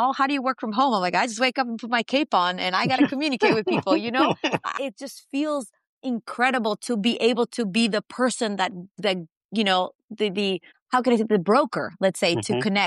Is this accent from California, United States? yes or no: yes; California, United States; born there; So I was born in California.